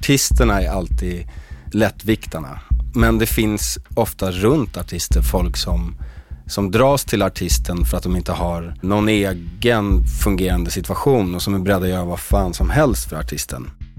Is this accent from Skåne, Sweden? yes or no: no; Lidingö, Stockholm County, Sweden; jag är från Lidingö då